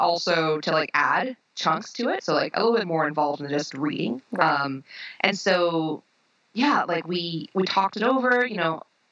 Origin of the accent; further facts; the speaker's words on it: Brooklyn, New York, United States; I grew up in Brooklyn, New York, and we mainly ate, well, okay.